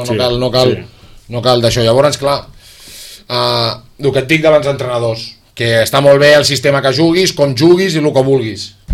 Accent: Sitges, Catalonia, Spain; jo sóc de Sitges

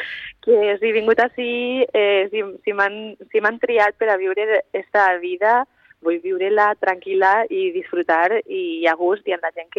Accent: Pedreguer, Valencian Community, Spain; on més a gust estic és al meu poble, o sigui, i més enllà de la faena o les oportunitats que pugues tindre, pues vaig llaurant el meu camí des de Pedreguer, que és com el meu niuet

